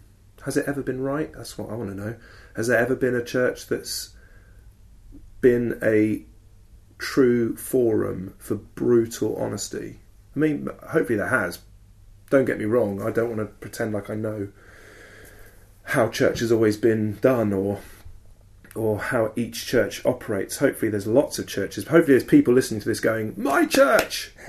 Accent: England, United Kingdom; But it's still that, maybe it's a cultural thing too, being British or English more specifically.

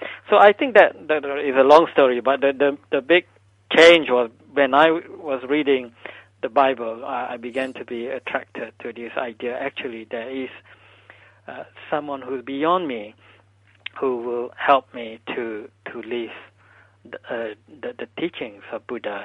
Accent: Malaysia; growing up in Malaysia, I think the other influence, maybe not discussed in this program, is that we have a strong Muslim influence as well.

